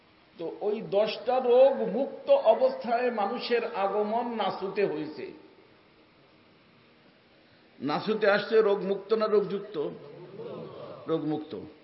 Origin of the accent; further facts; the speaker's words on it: Faridpur, Dhaka Division, Bangladesh; আমরা ফরিদপুরের মানুষ তো আমরা মনে করতে গরু দিয়ে পার হয়ে যাবো।